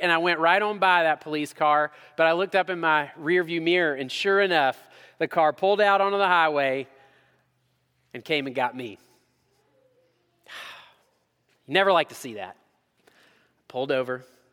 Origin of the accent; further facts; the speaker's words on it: Georgia, United States; I'm from Georgia. So when I took my driver's test, I didn't learn this.